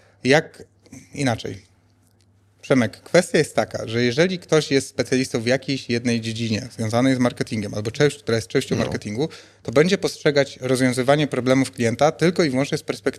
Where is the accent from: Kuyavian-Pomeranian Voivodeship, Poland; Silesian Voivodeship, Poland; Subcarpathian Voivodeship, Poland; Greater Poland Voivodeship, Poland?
Subcarpathian Voivodeship, Poland; Rzeszów; ja jestem z Rzeszowa, mamy Dolinę Lotniczą